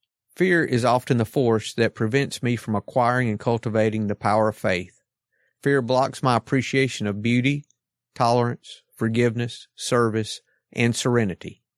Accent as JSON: {"language": "English", "town": "Atlanta", "region": "Georgia", "country": "United States", "said": "I'm an alcoholic from Atlanta, Georgia."}